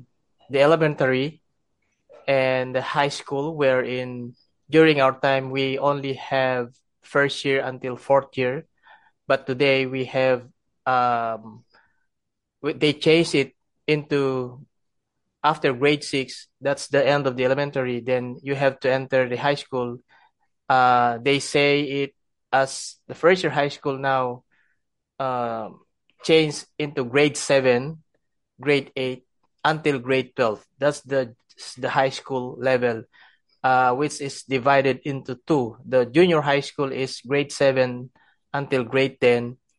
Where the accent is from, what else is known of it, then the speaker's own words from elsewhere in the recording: Philippines; I'm from the Philippines, yeah.